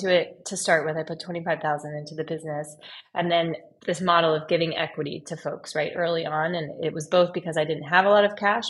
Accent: San Diego, California, United States; a girlfriend of mine that I used to do ballet with growing up in San Diego helped us in the beginning

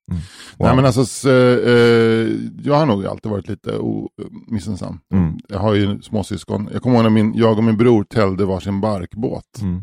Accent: Bromma, Stockholm County, Sweden; born there; Jag är ju född i Bromma.

